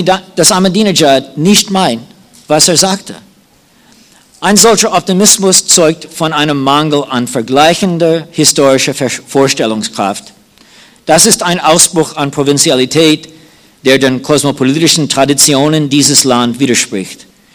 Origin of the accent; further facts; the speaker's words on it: Washington, District of Columbia, United States; New York City und Washington D.C., meine Heimat